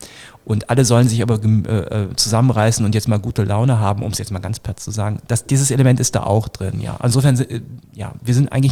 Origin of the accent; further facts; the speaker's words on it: Northern Germany, Germany; ich komme auch aus Norddeutschland vom flachen Land